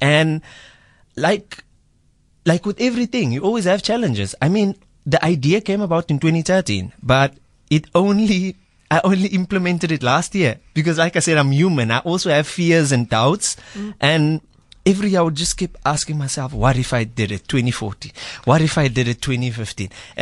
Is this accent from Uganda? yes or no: no; Eastern Cape, South Africa; first language Afrikaans; English is a second language; so I grew up in the Eastern Cape, and I grew up speaking Afrikaans and isiXhosa.